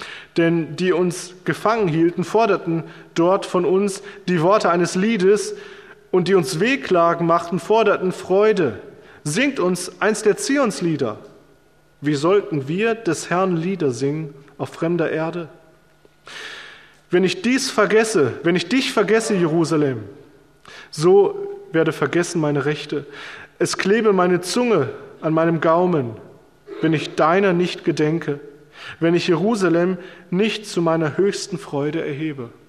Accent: Rhineland-Palatinate, Germany; mit hier dem bayerischen Ort oder Traunreuth oder mit der Pfalz, wo ich herkomme

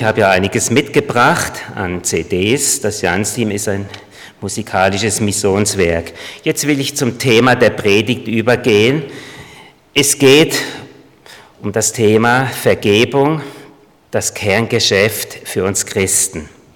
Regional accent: Baden-Württemberg, Germany; born there; now in Traunreut, Germany; Ich bin im Südschwarzwald geboren.

